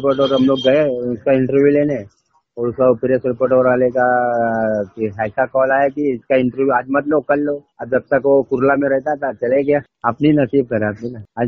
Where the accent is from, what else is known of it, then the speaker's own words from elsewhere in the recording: Mumbai, Maharashtra, India; born there; मैं बम्बई का पैदावार बम्बई का हूँ। मेरा गांव इलाहाबाद है, लाल गोपालगंज जिला प्रतापगढ़ तहसील कोंडा परेवा नारायणपुर गांव, मुंबई के पैदाइश है।